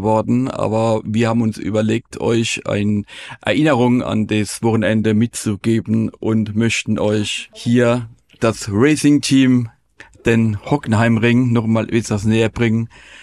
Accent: Rhineland-Palatinate, Germany; Ja, als Pfälzer ist man natürlich auch auf die pfälzische Küche etwas angewiesen.

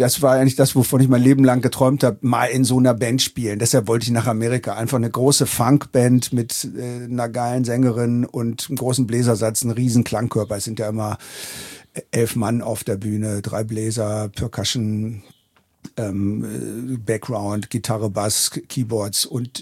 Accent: Berlin, Germany; Ich bin aus Berlin

